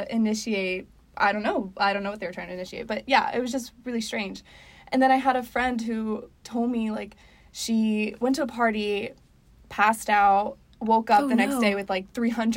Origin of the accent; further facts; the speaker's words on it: the South, United States; Yeah, so I grew up in the South. I went to public school